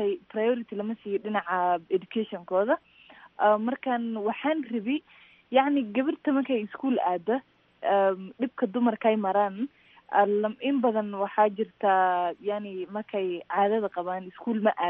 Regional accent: Mandera, Kenya; waxaan ka imaaday dhinaca waqooyi bari, qaasatan Mandera. Marka waxaa jiri jirtay markii aan yaray meeshan aan kusoo barbaaray

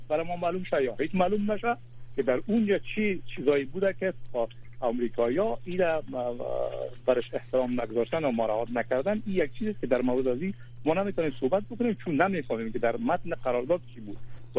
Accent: Afghanistan; وقتی که برای دیگران میگیریم، میگوییم که ما افغان هستیم

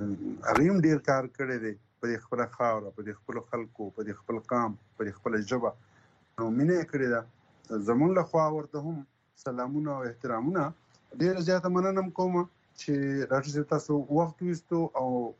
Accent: Buner, Khyber Pakhtunkhwa, Pakistan; په بونیر کې چونکې زه خپله د دغې خاورې دغه زما ټاټوبی دی

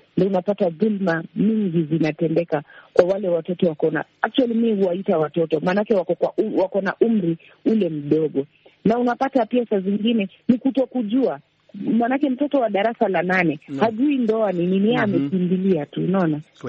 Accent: Kibra, Nairobi, Kenya; mimi natoka area ya Kibra, na unapata kama hapa kwetu Kibra unapata tuko na ile umaskini.

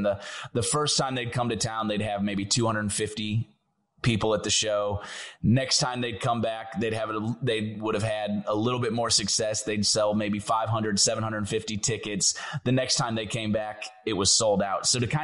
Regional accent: St. Louis, Missouri, United States; growing up in St. Louis, we had a little bit more asphalt than we had dirt roads, like some artists in country music.

